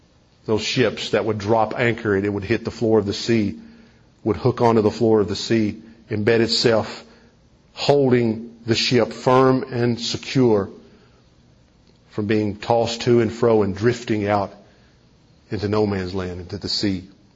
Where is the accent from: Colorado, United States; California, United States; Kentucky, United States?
Kentucky, United States; Growing up in East Kentucky, we didn't have the flat grounds like we have here to grow gardens.